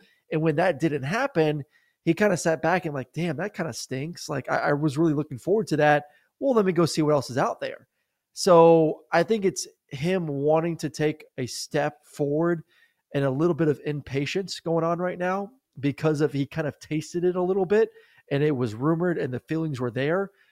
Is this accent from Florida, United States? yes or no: yes; Florida, United States; USF, I know it's my hometown team